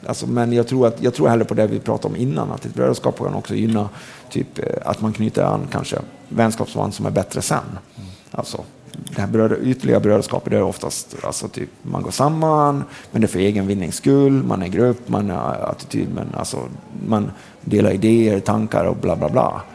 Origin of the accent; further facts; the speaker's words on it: Dalarna County, Sweden; Det är en jävligt svår fråga för mig eftersom jag är dalmas och gillar choklad.